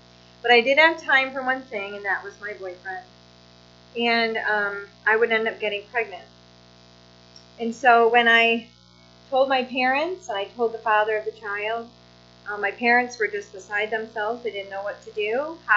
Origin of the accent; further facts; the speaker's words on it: Whitney Point, New York, United States; born or raised there